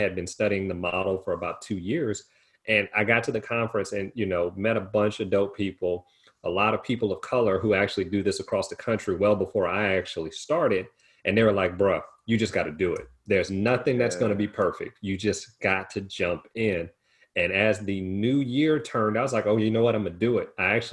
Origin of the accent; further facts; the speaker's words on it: Louisiana, United States; born and raised in Southern Louisiana, home of Louisiana to be exact.